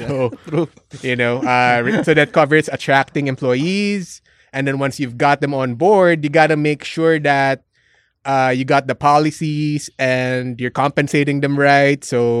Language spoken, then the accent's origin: English; Manila, Metro Manila, Philippines; we grew up in the Manila area.